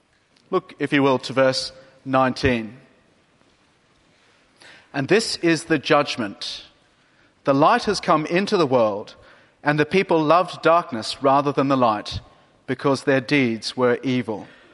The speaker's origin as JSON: {"language": "English", "country": "Australia", "said": "I'm from Australia, as you might know, and as an Australian, you're meant to be a surfer."}